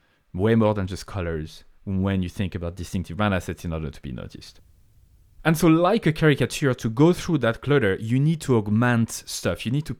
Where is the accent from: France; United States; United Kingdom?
France; accent: French; English is a second language; now in Ireland; As you know, I have a French accent. I come from France.